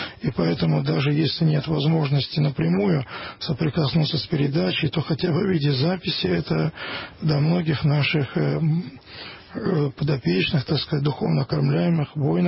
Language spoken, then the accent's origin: Russian; Moscow Oblast, Russia; born there; И хотя я родился в Пушкинском районе, но вот именно ту часть северную мало знал.